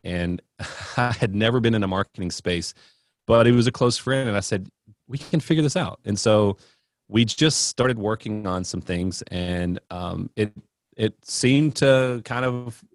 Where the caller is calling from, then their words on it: Heath, Texas, United States; So I'm just outside of Dallas, Texas, in a small little town called Rockwall, Texas. Actually, Heath, Texas, which is a sister city of Rockwall, or used to be.